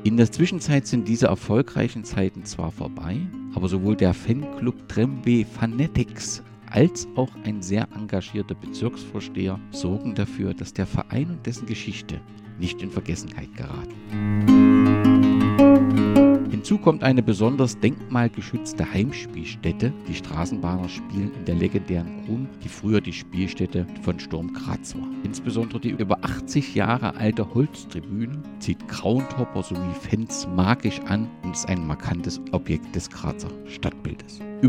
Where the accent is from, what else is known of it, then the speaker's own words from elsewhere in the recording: East Germany, Germany; Da falle ich natürlich als Ostdeutscher mit meiner Banane in der Hand